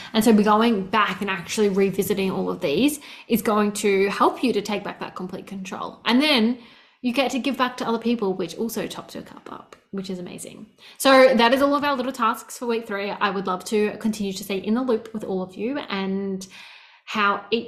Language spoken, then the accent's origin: English; Melbourne, Victoria, Australia; growing up in Melbourne